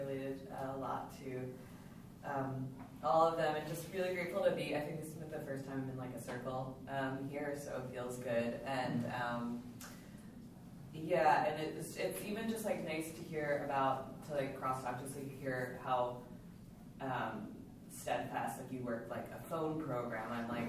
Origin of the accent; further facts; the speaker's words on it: Long Island, New York, United States; I think it was like right after college, I grew up on Long Island in New York